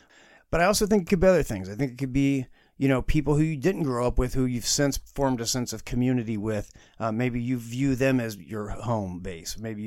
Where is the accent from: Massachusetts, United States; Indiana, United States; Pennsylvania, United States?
Indiana, United States; Indianapolis; I grew up in Indianapolis. It's been a long time since I lived in Indianapolis. But for me, for a long time, that was home base.